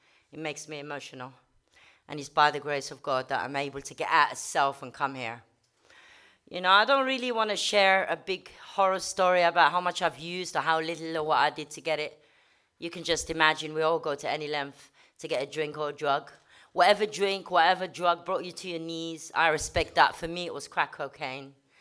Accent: Morocco; English is a second language; Basically, I'm Moroccan. I was born in Morocco.

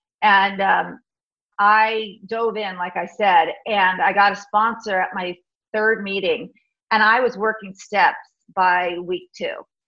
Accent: Ireland; that I'm Irish, what can I say?

